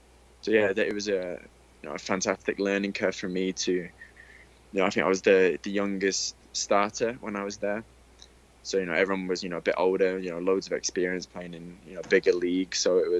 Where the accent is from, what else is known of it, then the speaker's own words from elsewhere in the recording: England, United Kingdom; growing up in England playing for MK Dons